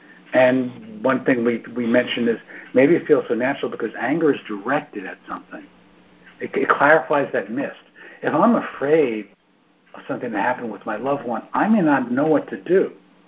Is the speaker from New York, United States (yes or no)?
yes; Brooklyn, New York, United States; I came from Brooklyn. My whole family was dysregulated.